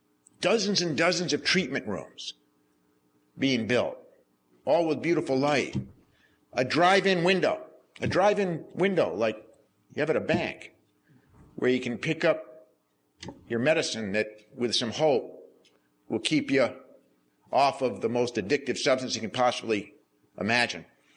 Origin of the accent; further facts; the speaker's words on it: Vermont, United States; If you had told me as a kid growing up in Vermont, going to school in Vermont, raised in Vermont, raising my kids in Vermont